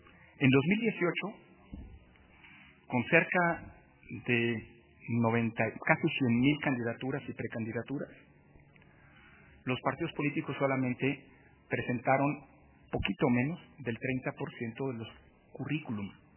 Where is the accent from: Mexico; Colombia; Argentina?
Mexico; yo lo veía como mexicano